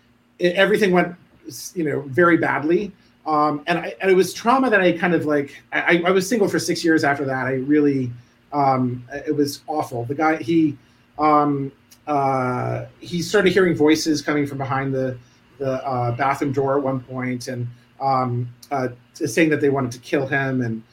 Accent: Providence, Rhode Island, United States; No, I grew up in Providence. I'm a townie.

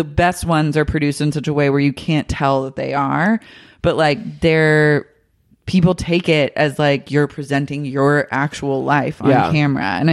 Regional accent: Oklahoma, United States; Like, I grew up in Oklahoma, so I only had the catalog to like go off of.

